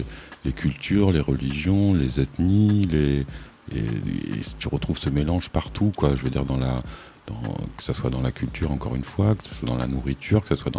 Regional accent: Réunion, France; Mais par nature, comme tu le disais tout à l'heure, je suis réunionnais. Et c'est difficile d'imaginer, en fait, tant qu'on n'a pas quitté son île

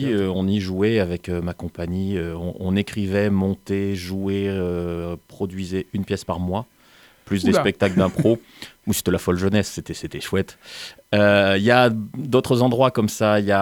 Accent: Arles, Provence-Alpes-Côte d'Azur, France; born there; C'est ça, je suis né à Arles.

